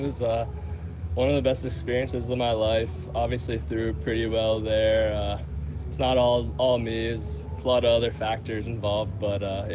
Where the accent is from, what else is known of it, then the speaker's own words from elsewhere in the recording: Pittsburgh, Pennsylvania, United States; I mean, growing up in Pittsburgh, calling Pittsburgh home, normally the off season's a lot of snow and a lot of cloudy days, cold